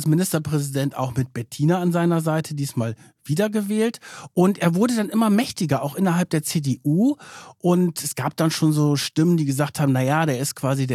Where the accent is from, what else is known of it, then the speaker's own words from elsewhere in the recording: Germany; Ich komme aus der Nähe von Bremen